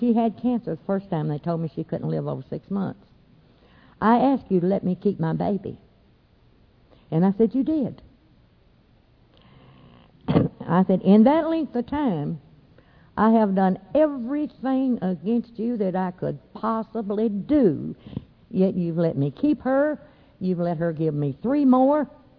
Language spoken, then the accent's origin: English; the South, United States; accent: southern; See, I was up north. And I never did lose my southern accent because I really didn't want to.